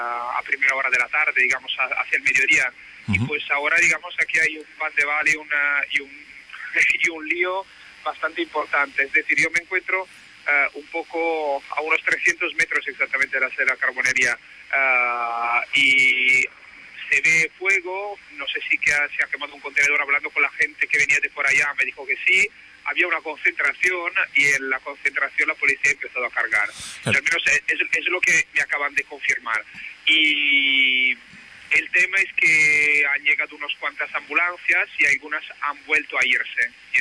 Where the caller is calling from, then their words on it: Barcelona, Catalonia, Spain; os llamo porque estaría ahora aquí cerca del mercado de San Antonio y de Barcelona